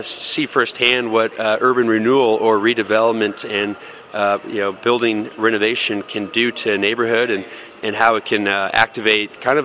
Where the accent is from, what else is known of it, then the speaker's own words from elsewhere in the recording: Des Moines, Iowa, United States; Oh, well, actually, so I grew up in Des Moines.